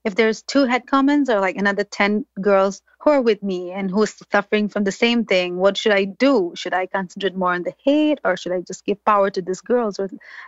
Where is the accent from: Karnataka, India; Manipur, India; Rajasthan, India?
Manipur, India; Imphal; Oh, my hometown, Imphal, Manipur, every time.